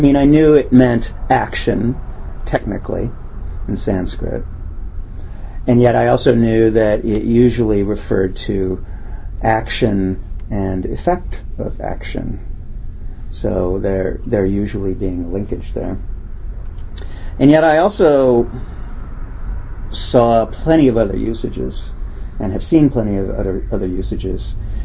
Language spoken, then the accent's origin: English; Midwest, United States; now in Bay Area, United States; But really, I don't think growing up in the Midwest in the 1960s that I had any occasion to think about the word or use it.